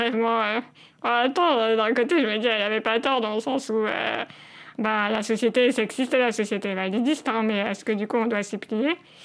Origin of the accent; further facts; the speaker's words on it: Paris, Île-de-France, France; je suis née et j'ai grandi à Paris, dans le sud de Paris, le 13e arrondissement pour citer plus précisément.